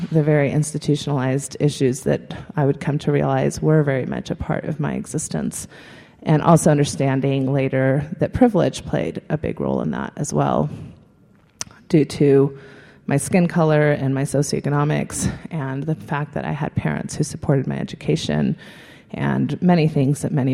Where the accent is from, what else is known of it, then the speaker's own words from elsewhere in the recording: United States; I was losing a lot of my identity as an American